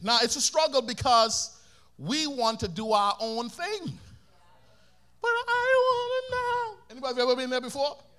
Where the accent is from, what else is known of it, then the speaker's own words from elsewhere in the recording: Bahamas; I'm from the Bahamas. Some of y'all can tell that little accent.